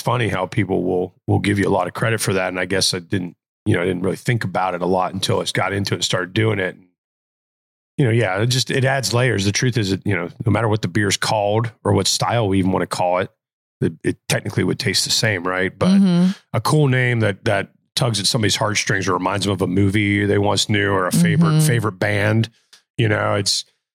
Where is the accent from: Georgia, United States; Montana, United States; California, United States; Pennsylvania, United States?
Pennsylvania, United States; now in Virginia, United States; I'm from Pennsylvania, where there were bars. I came to Virginia.